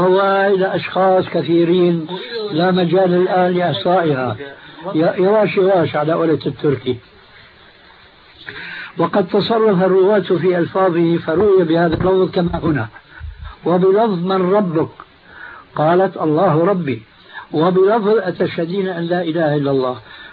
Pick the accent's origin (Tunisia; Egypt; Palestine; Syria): Syria; كما يقولوا عندنا في الشام من فوق الأساطيح